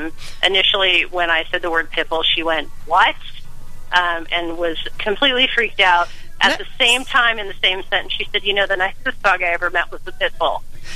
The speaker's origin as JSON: {"language": "English", "region": "California", "country": "United States", "said": "We have, you know, partners in California, since I'm from California, who we trust a great deal."}